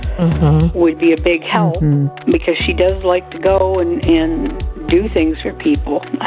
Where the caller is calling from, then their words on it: White Cloud, Michigan, United States; I'm calling from White Cloud, Michigan.